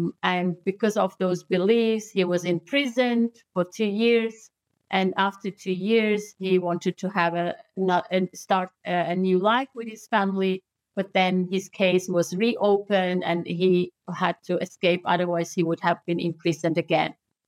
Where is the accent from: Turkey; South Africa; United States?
Turkey; I'm Kurdish from Turkey.